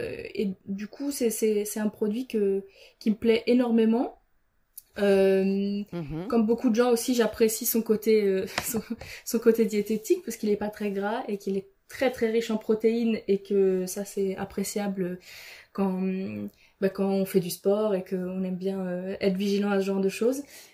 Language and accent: French; France